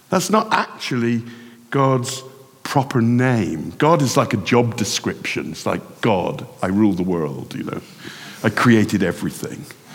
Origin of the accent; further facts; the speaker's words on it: England, United Kingdom; being English